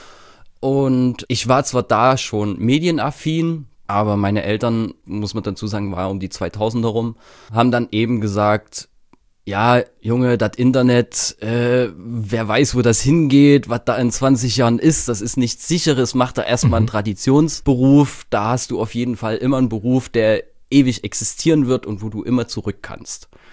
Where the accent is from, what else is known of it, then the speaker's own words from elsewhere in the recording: Königshain-Wiederau, Saxony, Germany; in Königshain-Widerau, ein kleines 600-Seelendorf, gibt es nicht viel zu sagen.